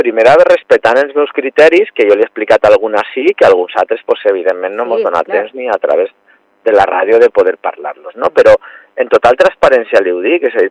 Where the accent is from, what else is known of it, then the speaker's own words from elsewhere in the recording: Vila-real, Valencian Community, Spain; el que m'importa és el meu poble, és Vila-real, Vila-real primer que res